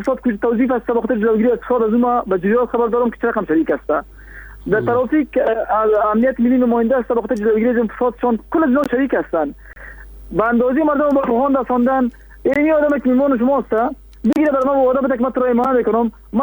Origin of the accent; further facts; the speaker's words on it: Kabul, Afghanistan; از المند نیستم، از کابل هستم.